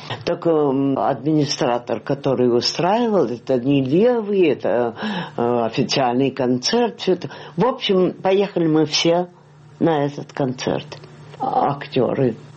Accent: Rostov-on-Don, Rostov Oblast, Russia; moved away as an adult; now in Moscow, Russia; Я ростовчанка, а в Москву я приехала в 19-м году. Я в Петербург поехала раньше, а потом я в Москву переехала, здесь сестра жила

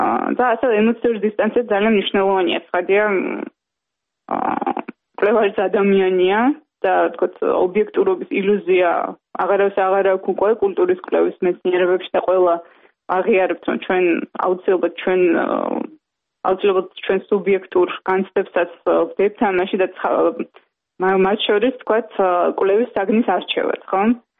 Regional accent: Tbilisi, Georgia; დავიბადე თბილისში, გავიზარდე თბილისში და ჩემი ცხოვრების უდიდესი ნაწილი ჭიდროდ არის დაკავშირებული ამ ქალაქთან

